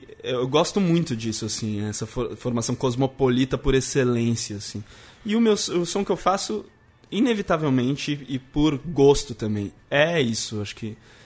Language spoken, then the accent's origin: Portuguese; São Paulo, Brazil; born there; Nasci em São Paulo